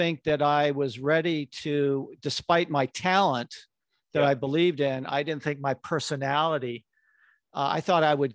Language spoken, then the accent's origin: English; Connecticut, United States; I'm not a city guy. I grew up in Connecticut in a very bucolic environment, very laid back, and I was a very shy, introverted kid.